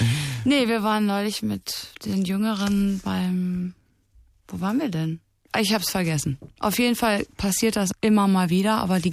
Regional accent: Breckerfeld, North Rhine-Westphalia, Germany; Ich gehe auch nächste Woche an den Ort meiner Kindheit zurück, nach Hagen-Breckerfeld, in das Haus, wo ich aufgewachsen bin.

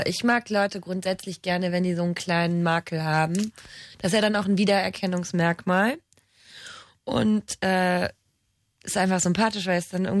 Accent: Bonn, North Rhine-Westphalia, Germany; Ich komme aus Bonn.

